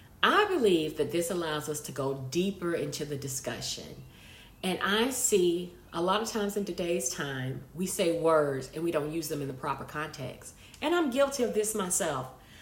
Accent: Montgomery, Alabama, United States; I am from Montgomery, Alabama. That is where I grew up.

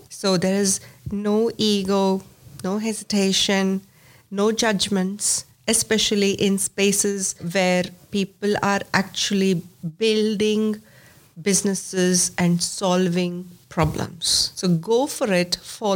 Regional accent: India; now in Australia; you know, I'm a migrant. I moved to Australia from India.

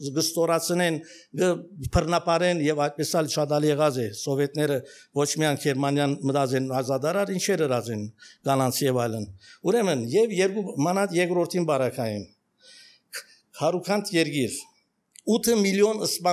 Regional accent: Yerevan, Armenia; Երևանից եմ

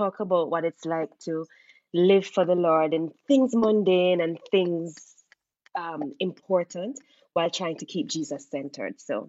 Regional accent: Jamaica; now in United States; I'm from Jamaica. I've lived here in the U.S. for many years, like maybe since 2012.

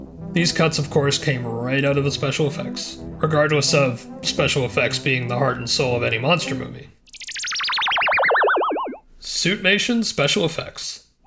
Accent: Canada; I'm your Canadian kaiju

